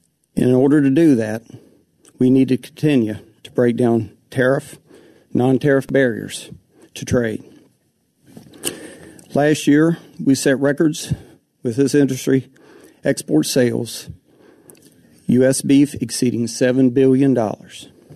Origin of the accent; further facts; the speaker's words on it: Virginia, United States; I am from Virginia. And my family and I have lived on land 2 hours from this point for six generations.